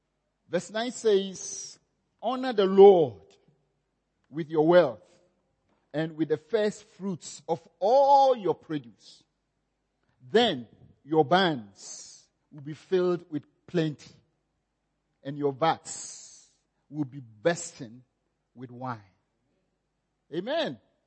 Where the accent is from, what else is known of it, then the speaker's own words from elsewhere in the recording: Ghana; also born or lived in Zambia; I grew up in Ghana and I stayed in Zambia.